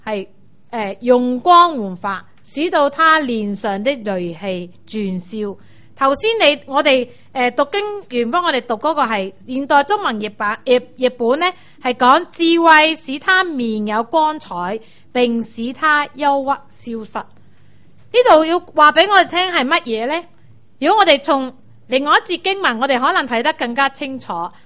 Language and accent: Chinese; China; 这个观念呢是我们中国人的观念